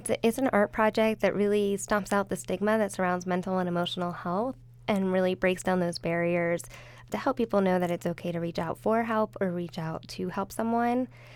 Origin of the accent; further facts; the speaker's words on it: State College, Pennsylvania, United States; I grew up in the State College area